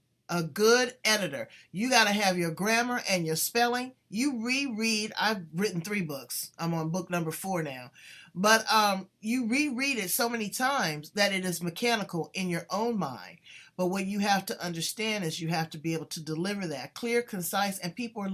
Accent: Los Angeles, California, United States; I'm not down on the drug dealers. I'm from South Central LA. I've seen it.

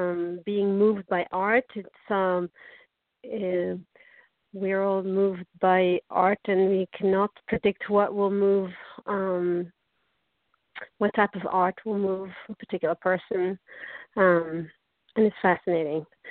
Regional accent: Casablanca, Casablanca-Settat, Morocco; I'm originally from Morocco, Casablanca

